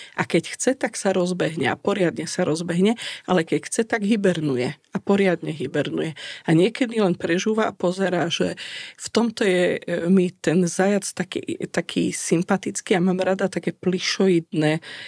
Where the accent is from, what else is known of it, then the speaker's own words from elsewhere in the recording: Matiašovce, Prešov Region, Slovakia; No, to je moje rodné. Moja rodná dedina Matiašovce a Zamagurie, Pieniny.